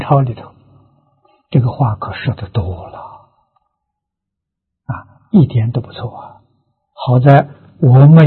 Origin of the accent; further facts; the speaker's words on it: Lujiang, Anhui, China; 我的老家是庐江啊，跟桐城是邻县，距离很近啊，大概现在讲的时候大概只有30公里啊